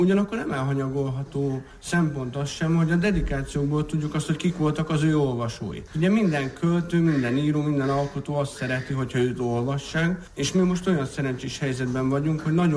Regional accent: Gyoma, Békés, Hungary; az pont az én szülővárosomban Gyomán készült

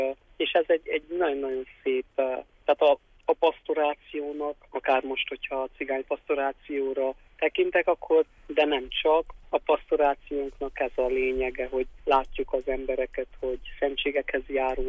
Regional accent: Csíkszentgyörgy, Harghita, Romania; hiszen Csíkszentgyörgy községben nevelkedtem pólyáskorom óta

